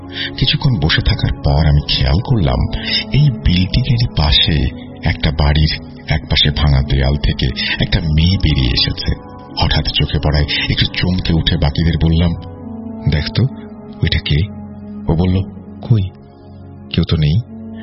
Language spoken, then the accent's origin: Bangla; Salanga, Rajshahi Division, Bangladesh; ঘটনাটা আমার গ্রামে ঘটা, যেটা সিরাজগঞ্জ জেলার সলঙ্গা থানায় অবস্থিত।